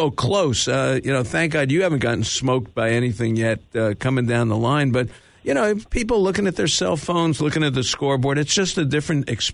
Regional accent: Miami Beach, Florida, United States; Growing up in Miami Beach, you know, I used to go to the park.

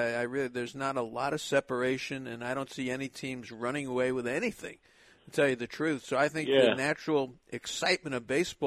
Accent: Miami, Florida, United States; It looks like, you know, the old International League when I grew up in Miami.

